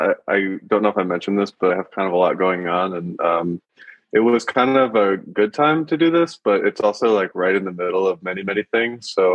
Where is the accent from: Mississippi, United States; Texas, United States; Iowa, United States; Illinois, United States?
Illinois, United States; Rockford; One of my best friends who I grew up with in Rockford, Stephen Hoppe, owns a bar and a wine shop in Puerto Rico.